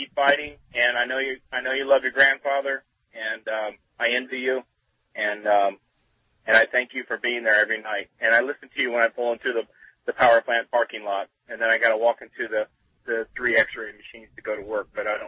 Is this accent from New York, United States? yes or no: no; Illinois, United States; I grew up in Illinois between St. Louis and Chicago.